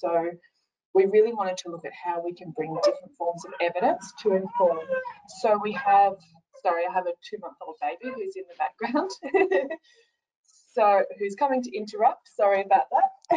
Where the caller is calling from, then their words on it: Victoria, Australia; I'm calling in from Jajah Warung country